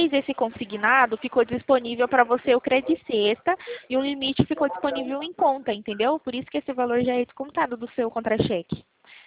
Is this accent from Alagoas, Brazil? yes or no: no; São Paulo, Brazil; Eu, por exemplo, eu sou de São Paulo.